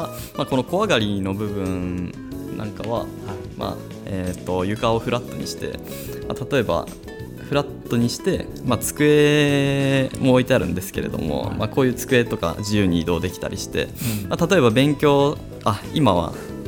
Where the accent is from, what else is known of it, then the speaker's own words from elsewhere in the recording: Gunma, Japan; 私は群馬県の出身ですね